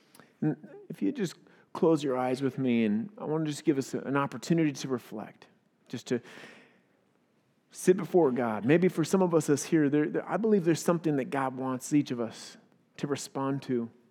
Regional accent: Beaverton, Oregon, United States; I was pastoring a church in Salem, Oregon, which is about 45 minutes away from my hometown, Beaverton, Oregon.

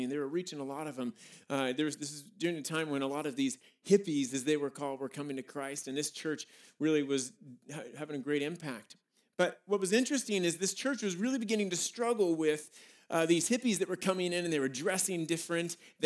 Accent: Beaverton, Oregon, United States; the church I grew up in Beaverton, Oregon, was began to grow from 100 to 200 to 300 to 400.

